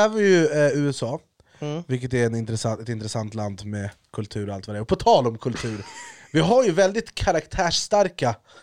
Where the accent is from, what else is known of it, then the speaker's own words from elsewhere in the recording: Sundsvall, Västernorrland County, Sweden; born there; Jag är från Sweden. Jag är född i Sundsvall, brorsan.